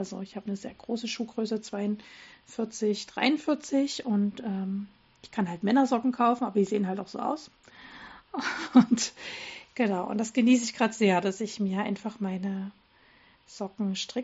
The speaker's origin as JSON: {"language": "German", "town": "Dresden", "region": "Saxony", "country": "Germany", "tie": "born or raised there", "said": "weil ich in meiner alten Heimatstadt gearbeitet habe in Dresden."}